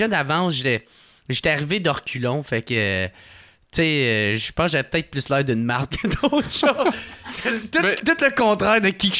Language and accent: French; Gatineau, Quebec, Canada; now in Montreal, Canada; moi je déménageais de j'étais de Gatineau j'avais même pas encore déménagé puis là je m'en venais à Montréal